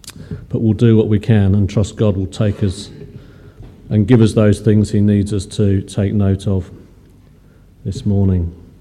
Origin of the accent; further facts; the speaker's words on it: Manchester, North West England, United Kingdom; born there; I was born in Manchester, I'm allowed to say things like that.